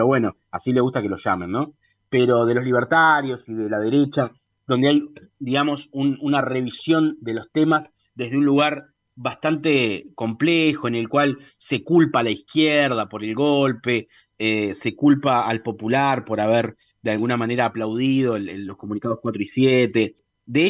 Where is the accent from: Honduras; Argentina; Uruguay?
Uruguay; los uruguayos somos más canarios de lo que pensamos